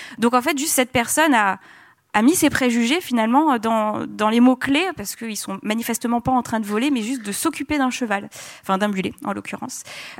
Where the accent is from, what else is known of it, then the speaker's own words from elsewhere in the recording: France; On est français